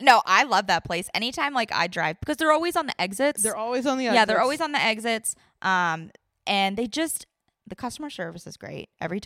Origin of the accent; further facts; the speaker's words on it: Florida, United States; also born or lived in New York; I wasn't born in Florida.